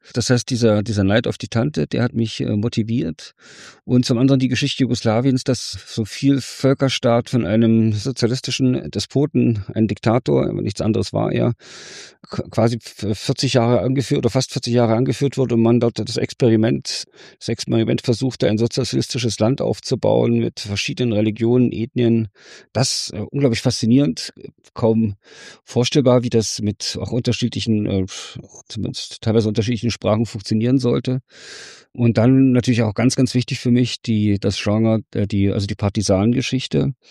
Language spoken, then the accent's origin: German; Weimar, Thuringia, Germany; born there; Ich komme aus der DDR, ich bin in der DDR geboren, in Ostdeutschland, in Weimar